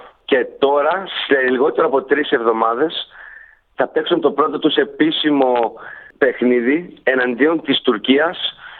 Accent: Sydney, New South Wales, Australia; Γεννήθηκα μεγάλο στην Αυστραλία, στο Σίδνεϊ, στην περιοχή του Dulwich Hill και Merrickville, από έναν πατέρα κριτικό, μια μάνα με τη λινιά.

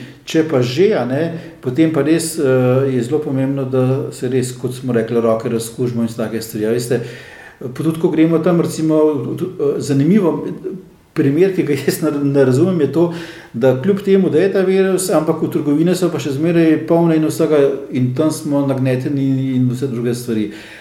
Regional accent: Ljubljana, Central Slovenia, Slovenia; odraščal sem v Ljubljani, točno je Ljubljana Vič, na Jamovi cesti, zelo blizu cerkve. Osnovno šolo sem obiskoval na Viču oziroma na Bičevju

